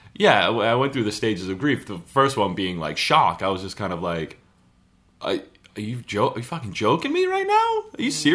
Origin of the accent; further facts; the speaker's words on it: United States; now in London, United Kingdom; I think being here in London as an American is just a fool's errand in a way.